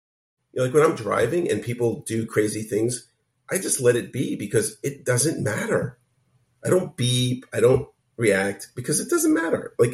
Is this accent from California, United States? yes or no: no; Brooklyn, New York, United States; Like I grew up in Brooklyn and I know some streets